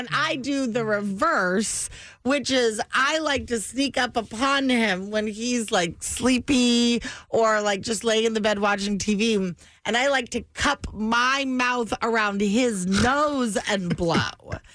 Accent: Sacramento, California, United States; Born and raised in Sacramento. It's very important for people to know. Proud of my city.

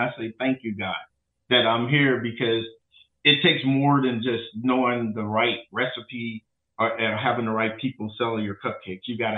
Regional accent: St. Louis, Missouri, United States; you know, I'm from St. Louis.

